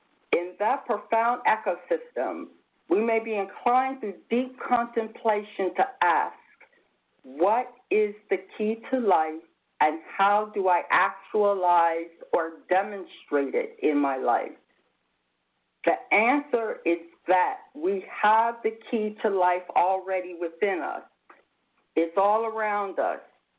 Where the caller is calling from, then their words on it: Bridgeton, New Jersey, United States; I'm broadcasting from Bridgeton, New Jersey